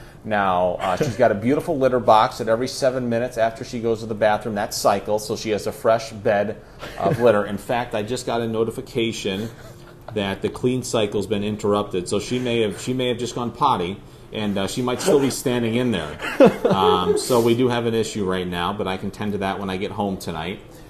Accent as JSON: {"language": "English", "town": "Ithaca", "region": "New York", "country": "United States", "tie": "born or raised there", "said": "So I grew up in Ithaca, New York, and the AM frequency is strong enough for the fan, and I grew up a Mets fan"}